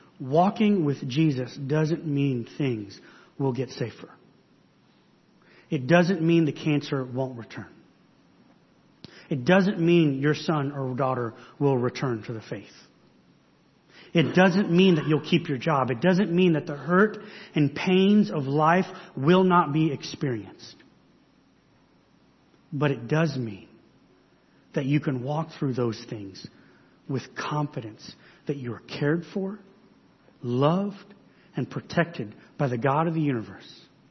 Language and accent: English; Phoenix, Arizona, United States; So many of you know I grew up in Phoenix.